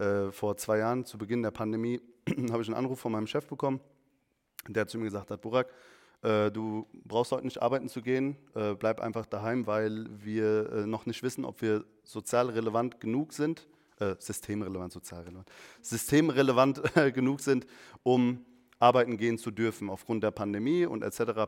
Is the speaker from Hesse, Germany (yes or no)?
yes; Hanau, Hesse, Germany; Weil ich bin in Hanau groß geworden.